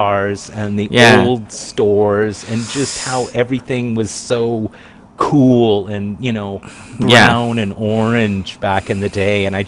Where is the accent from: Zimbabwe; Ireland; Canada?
Canada; It's that kind of disconnect, being Canadian, watching this Vietnam vet getting treated poorly